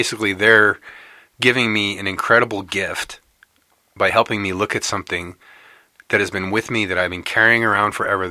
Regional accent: New York, United States; I'm from New York State, yeah, originally.

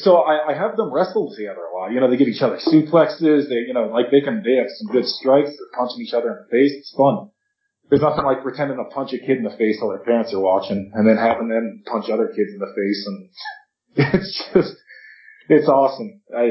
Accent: Pennsylvania, United States; I'm from Pennsylvania, and you know, I grew up drinking Yingling

